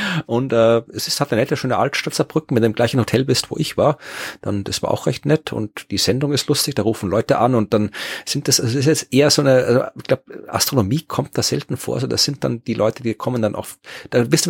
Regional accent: Krems, Lower Austria, Austria; Am 20. Mai bin ich in Krems, meiner alten Heimat.

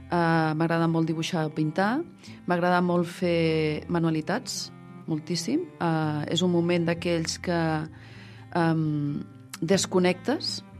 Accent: Vila-seca, Catalonia, Spain; soc de Vilaseca, tinc 54 anys

